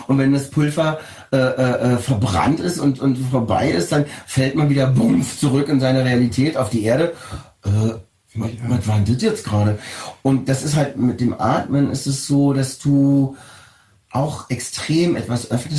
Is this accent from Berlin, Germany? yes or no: yes; Berlin, Germany; Ich bin hier geboren. Ich bin Berliner.